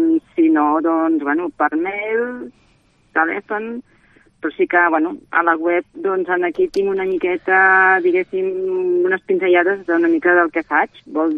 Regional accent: Cardona, Catalonia, Spain; jo soc de Cardona i tenim la muntanya de Salt també

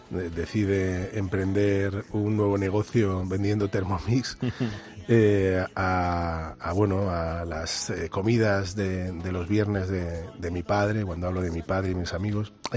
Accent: Madrid, Community of Madrid, Spain; yo me crié en Vallecas, uh-huh. mis padres se conocieron allí

